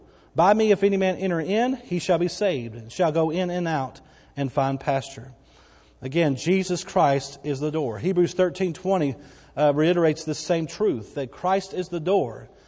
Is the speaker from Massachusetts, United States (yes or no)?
no; Bowie, Texas, United States; born there; I came into this life in the big city of Bowie, Texas, and 60 miles north of here. I was given life.